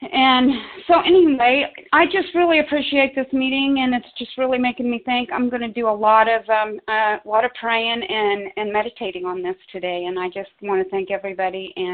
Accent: Missouri, United States; I'm from Missouri and gratefully recovered compulsive eater.

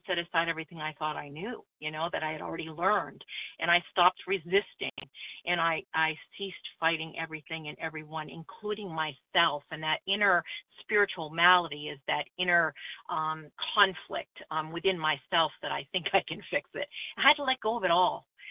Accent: New Hampshire, United States; I hail from New Hampshire, but snowbirding in Florida for the winter

